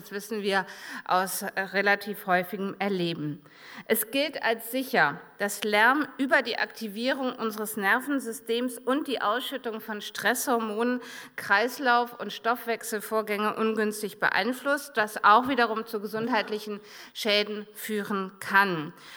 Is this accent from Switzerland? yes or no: no; Cologne, North Rhine-Westphalia, Germany; aus meiner Heimatstadt Köln. Es ist doch immer schön, wie viele Rheinländer sich dann doch auch in München finden.